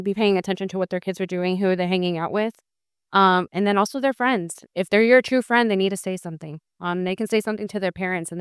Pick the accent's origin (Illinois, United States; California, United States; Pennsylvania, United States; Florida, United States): Florida, United States; Miami; I come from South Florida. I grew up in South Florida, Miami-Dade.